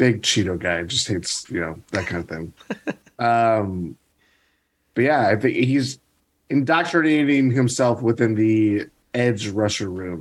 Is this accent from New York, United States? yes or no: no; Chicago, Illinois, United States; I grew up in Chicago, and I was always a hockey kid, so I was a Blackhawks fan.